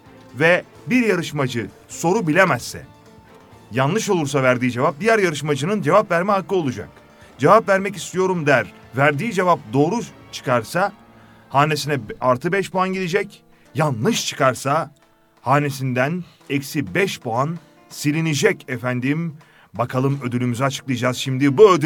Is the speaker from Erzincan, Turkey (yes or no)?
yes; Erzincan, Turkey; Esasen biz de Erzincanlıyız bu arada.